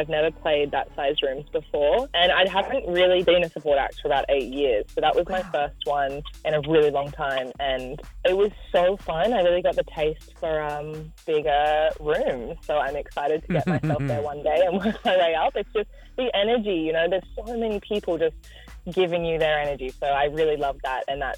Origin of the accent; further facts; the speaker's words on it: Port Macquarie, New South Wales, Australia; I grew up in Port Macquarie, so Newey was like the second home